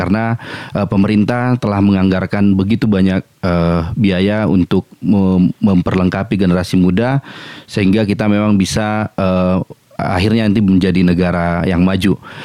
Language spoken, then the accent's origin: Indonesian; Laguboti, North Sumatra, Indonesia; sama seperti saya kan orang Laguboti juga nih